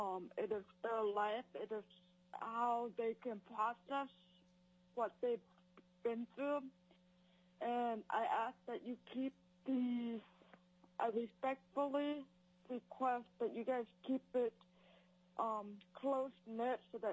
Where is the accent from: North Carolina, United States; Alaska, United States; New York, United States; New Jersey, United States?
Alaska, United States; Juneau; I'm from Juneau, Alaska, and I am in full support of this bill.